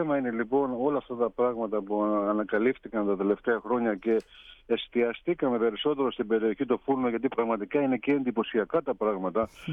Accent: Ikaria, North Aegean, Greece; Δηλαδή, στο νησί μου την Ικαρία λένε ότι τη θάλασσα δεν γνωρίζουμε μέχρι τους αστράγαλους.

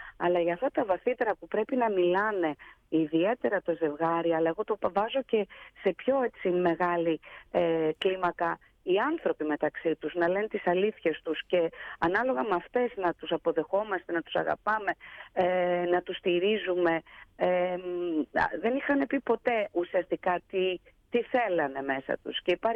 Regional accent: Karditsa, Thessaly, Greece; also born or lived in Trelleborg, Sweden; Γεννήθηκα και μεγάλωσα στο Τρέλεμπορκ της Σουηδίας. Η μητέρα μου ήταν και εκείνη μετανάστρια, η νονά μου το ίδιο. Μεγάλωσα στην Καρδίτσα με τη γιαγιά μου, με τους γονείς μου να μην είναι δίπλα.

